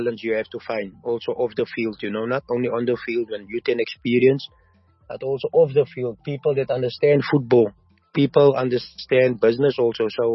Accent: South Africa; But for me as a South African, you know, if I look at Benny McCarthy, where he come from and what he went through

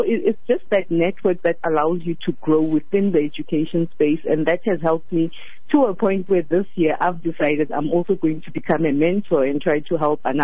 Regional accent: Free State, South Africa; born there; I was born in the Free State, and I've lived in almost all the provinces so far.

